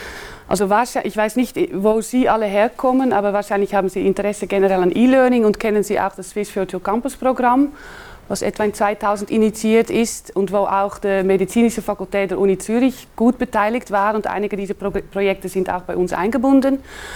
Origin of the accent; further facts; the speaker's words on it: Netherlands; German is a second language; moved away as an adult; now in Switzerland; ich komme aus Holland. Und ich habe dort Chemie studiert und bin dann für die Dissertation in der Schweiz gekommen.